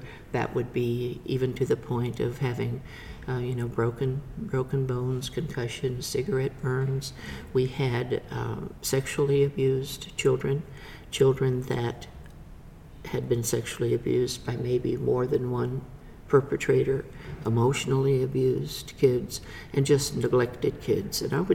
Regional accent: Giddings, Texas, United States; I grew up in Giddings, which is a little town between Austin and Houston on 290, and went to Giddings High School

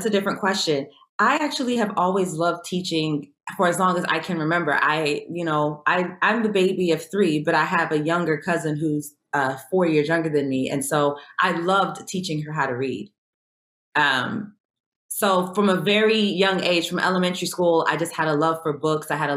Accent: Jamaica; And then my my grandfather had a country gospel group, which is interesting because we're Jamaican.

